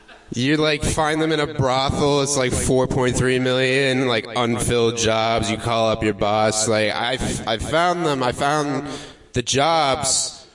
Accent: Florida, United States; But I'm originally from Florida, which is cool. I moved up here.

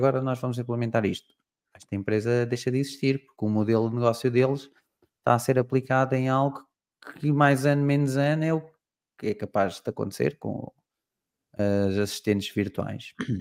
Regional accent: Abrantes, Santarém, Portugal; Sou aqui de Abrantes e estou aqui numa cidade aqui ao lado.

